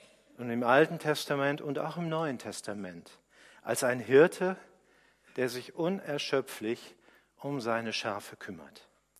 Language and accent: German; Worms, Rhineland-Palatinate, Germany; Wo ich herkomme aus Worms, da gab es in der Nähe eine Zuckerfabrik in Obrichheim.